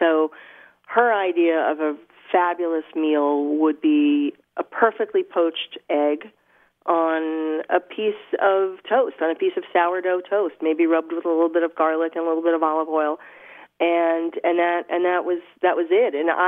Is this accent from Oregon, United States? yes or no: no; New York, United States; And you know, growing up in New York, I mean, I did not have a green thumb.